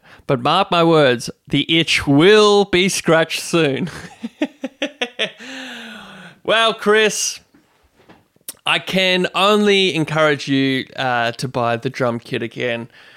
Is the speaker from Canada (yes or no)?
no; Western Australia, Australia; I am from Western Australia and was a keen bodyboarder